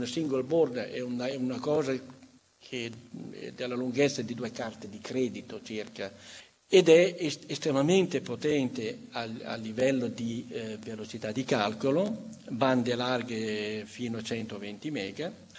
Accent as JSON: {"language": "Italian", "region": "Emilia-Romagna", "country": "Italy", "said": "noi sappiamo l'italiano, io sono romagnolo, conosco bene il romagnolo"}